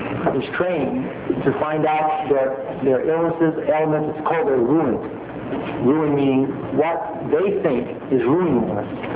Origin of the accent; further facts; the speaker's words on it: New York City, New York, United States; I grew up in New York City. I was a pool player. I'm a guy of the streets, you know